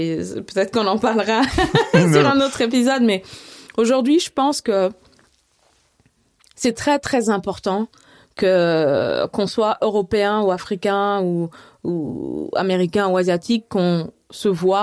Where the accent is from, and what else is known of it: Mali